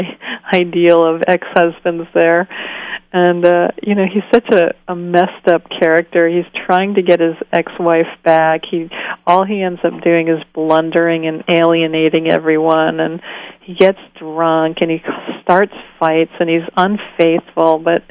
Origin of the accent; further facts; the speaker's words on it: Syracuse, New York, United States; I grew up in Syracuse, and I think growing up in a place like that, it's